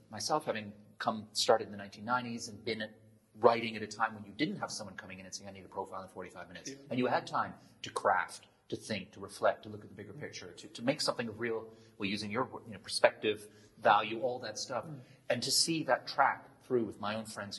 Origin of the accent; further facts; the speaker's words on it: Canada; now in United Kingdom; I felt this when I moved to Britain from Canada